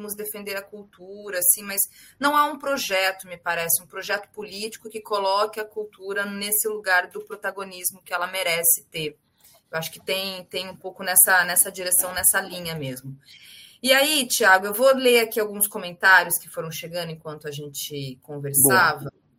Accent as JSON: {"language": "Portuguese", "region": "São Paulo", "country": "Brazil", "said": "eu sou do interior de São Paulo"}